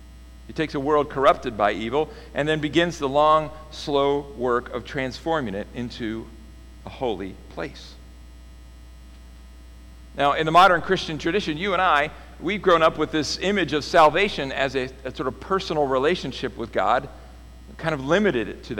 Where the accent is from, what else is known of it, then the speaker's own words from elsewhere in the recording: California, United States; For me, as a Californian, one of those things that was deeply embedded in me was at the very least, a distrust of anything Texas. That's just how you grew up in California.